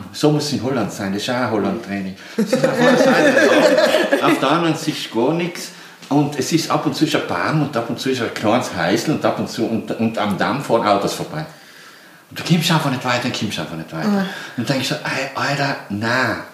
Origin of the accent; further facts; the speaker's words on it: Tyrol, Austria; was ich als Tiroler sagen muss bezüglich Berg